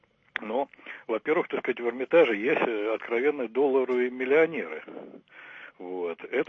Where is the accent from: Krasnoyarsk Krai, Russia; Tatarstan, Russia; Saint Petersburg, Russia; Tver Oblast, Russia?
Saint Petersburg, Russia; Ну, я вот родился в Петербурге, коренной житель Петербурга.